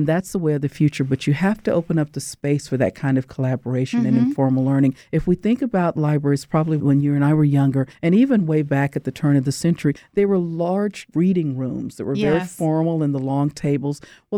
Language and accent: English; Dallas, Texas, United States; now in Fresno, United States; Remember, I grew up in Dallas, but I went to my undergrad at College Station, and that was very much the ag world. So I thought, okay, so I've come back home in a way.